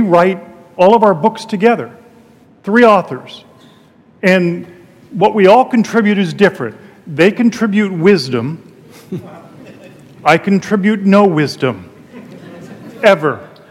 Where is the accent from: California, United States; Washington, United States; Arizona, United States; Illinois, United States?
Arizona, United States; Phoenix; I always wanted a white linen coat, but I'm from Phoenix, and there's no time when it works.